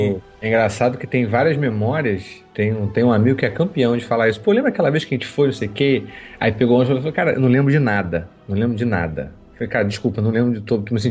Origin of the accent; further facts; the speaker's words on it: Petrópolis, Rio de Janeiro, Brazil; o cinema onde eu cresci vendo as coisas lá em Petrópolis, o Cine Petrópolis